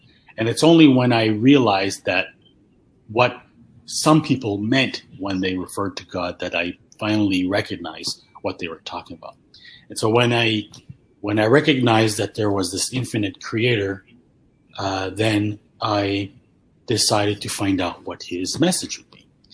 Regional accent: Montreal, Quebec, Canada; also born or lived in Africa; I was born and raised in Montreal. I lived a few years when I was a kid in Africa.

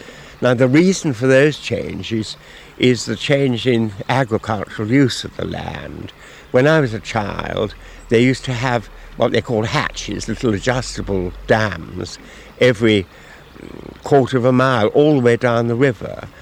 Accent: London, United Kingdom; born there; I was born in London, spent most of my life in towns, but every summer we came down here

